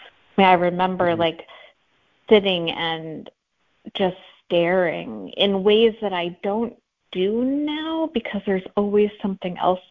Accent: Washington, District of Columbia, United States; I grew up in Washington, D.C., so all the museums were free, you know.

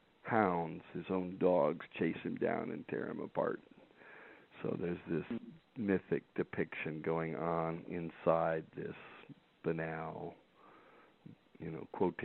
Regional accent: Cleveland, Ohio, United States; Cleveland, Ohio.

